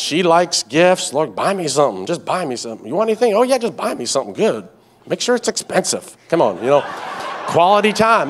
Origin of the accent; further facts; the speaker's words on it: the South, United States; I'm from the South.